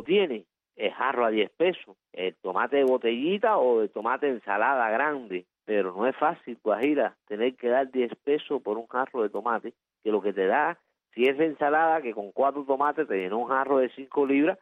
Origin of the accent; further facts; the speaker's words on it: Pinar del Río, Cuba; venía yo en la guagua para acá, para mi terruño